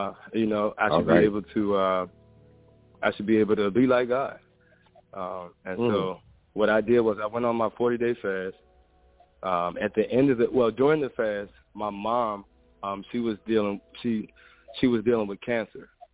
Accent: Richmond, Virginia, United States; I grew up in Richmond. I lived in Churchill for a minute and then grew up on the south side.

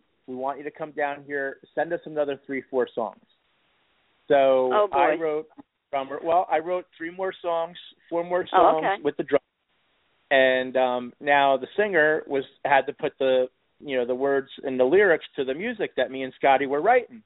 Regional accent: Point Pleasant, New Jersey, United States; And, you know, I'm born and raised in Point Pleasant, New Jersey.

